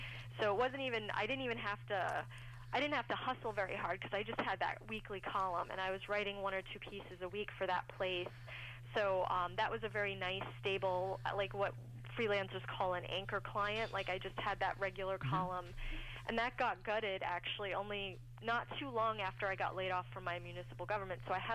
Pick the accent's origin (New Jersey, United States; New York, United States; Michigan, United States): New York, United States; Brooklyn; I grew up in Brooklyn, which is, New York is like the second most expensive city in the country.